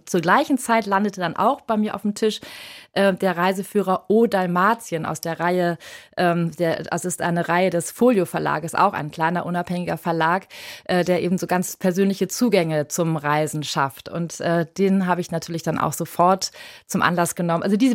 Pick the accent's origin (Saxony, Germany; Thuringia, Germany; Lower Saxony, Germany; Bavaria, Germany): Bavaria, Germany; Ingolstadt; Ich bin 24 Jahre alt und bin aus Ingolstadt.